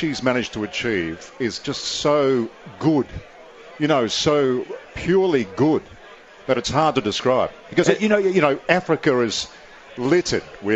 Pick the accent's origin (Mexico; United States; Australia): Australia; Which I am, as an Aussie